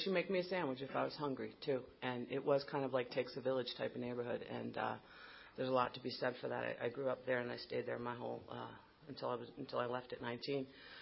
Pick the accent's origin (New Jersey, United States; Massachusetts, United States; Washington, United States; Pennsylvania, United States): New Jersey, United States; So I grew up in New Jersey. I grew up in what I fondly kind of think of as a good white trash town in Middlesex County.